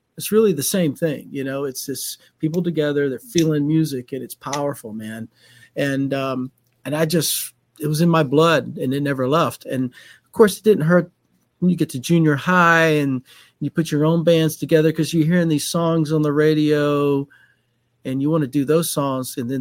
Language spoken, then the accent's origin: English; Alabama, United States; Well, I'm from Alabama, as I mentioned, and my family, I come from a musical family